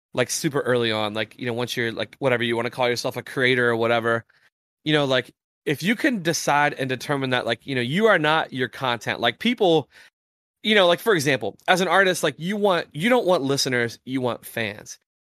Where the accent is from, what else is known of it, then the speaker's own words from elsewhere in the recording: West Virginia, United States; And like, in at least the town I grew up in Southern West Virginia, if West Virginia was playing